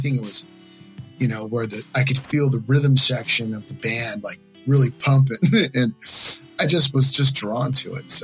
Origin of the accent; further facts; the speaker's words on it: Downey, California, United States; also born or lived in San Gabriel Valley / Orange County; Yes. Yes. I was born in Downey. Basically, I've been in the San Gabriel Valley and Orange County for my entire life here.